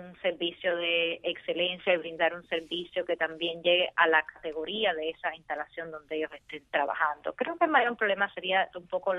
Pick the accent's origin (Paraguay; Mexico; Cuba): Cuba; como somos cubanos